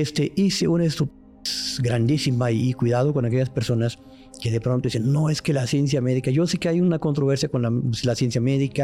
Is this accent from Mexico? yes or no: yes; Matamoros, Tamaulipas, Mexico; also born or lived in Guadalupe, Nuevo León; Yo vivía en Juárez, en Guadalupe, Nuevo León, Monterrey, Guadalupe, y me regresé a Matamoros, Tamaulipas, de donde soy nativo.